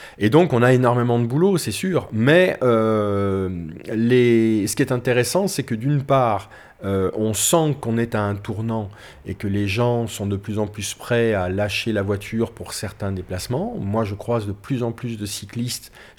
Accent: Centre-Val de Loire, France; now in Périgueux, France; je préfère certaines côtes du Périgord au vent que j'avais quand j'étais gamin dans la Beauce.

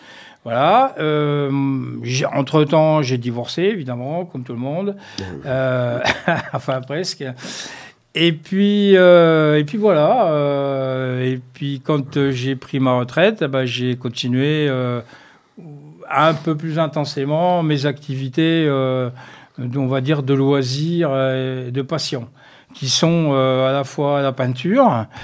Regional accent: Bourgogne-Franche-Comté, France; moved away as an adult; Alors, je suis originaire de Franche-Comté. Je suis arrivé en Périgord, j'avais 38 ans. Donc, après, j'ai toujours habité dans le Périgord.

